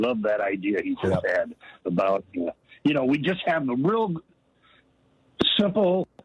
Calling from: Oregon, United States; I'm calling you from Mount Mazama.

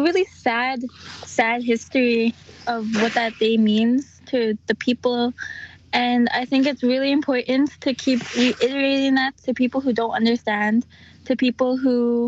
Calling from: St. Paul, Minnesota, United States; I come at you from St. Paul.

